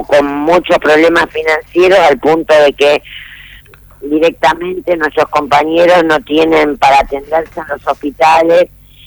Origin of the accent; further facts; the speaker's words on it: Santa Fe, Argentina; Yo soy santafesina